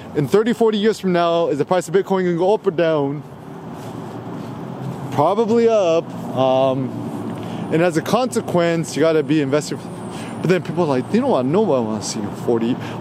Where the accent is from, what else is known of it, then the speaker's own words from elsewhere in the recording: New York, United States; my friends growing up in Bayside, Queens, Flushing, bunch of Jewish friends.